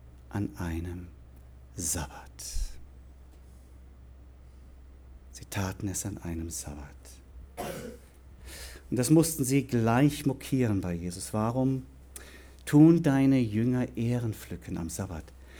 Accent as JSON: {"language": "German", "country": "Germany", "said": "weil für mich als Deutscher, da war dann die schöne Theke"}